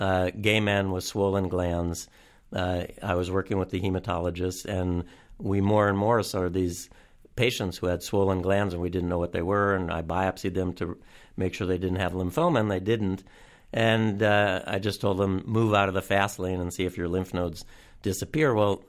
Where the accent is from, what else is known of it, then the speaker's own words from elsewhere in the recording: Cleveland, Ohio, United States; You know, growing up in Cleveland, Providence was...